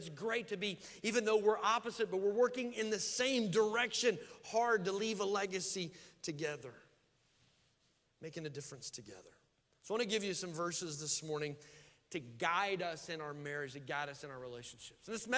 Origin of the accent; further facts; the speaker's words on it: Daisy, Oklahoma, United States; I'm a redneck from Daisy, Oklahoma. So this ain't going to be good grammar.